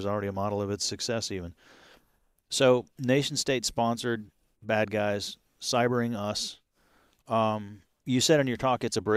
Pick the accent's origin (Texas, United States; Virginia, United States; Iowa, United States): Texas, United States; We're from Texas. We had 2 years ago in February the complete shutdown of the Texas grid.